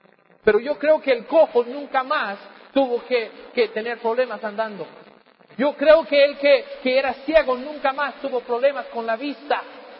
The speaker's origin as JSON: {"language": "Spanish", "country": "United States", "said": "allá en mi país, en los Estados Unidos"}